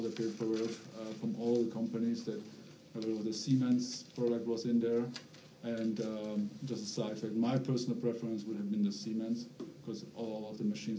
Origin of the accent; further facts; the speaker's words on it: Germany; I'm from Germany.